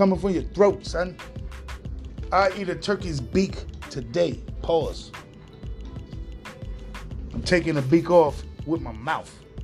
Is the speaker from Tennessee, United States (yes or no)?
no; Far Rockaway, New York, United States; See, I don't know where you guys come from, but I'm from Far Rock. My aunt cooked this shit the way she made it, and it was delicious.